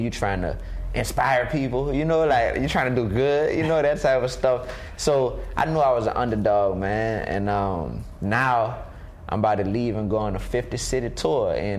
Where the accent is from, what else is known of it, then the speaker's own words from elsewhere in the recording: New Orleans, Louisiana, United States; You know, I'm from New Orleans.